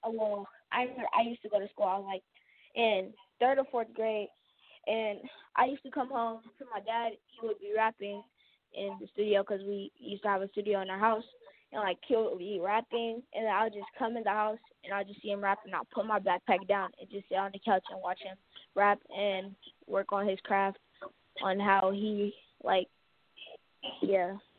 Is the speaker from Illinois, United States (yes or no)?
no; Stockton, California, United States; I'm 13 years old. I'm from Stockton, California. Repping the 209, you already know.